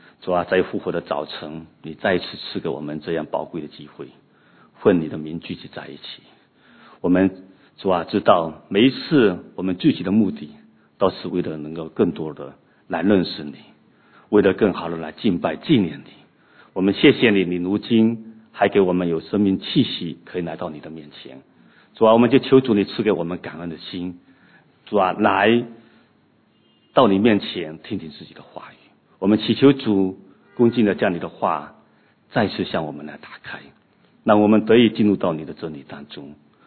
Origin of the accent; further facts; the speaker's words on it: Fujian, China; 我从福建来哈。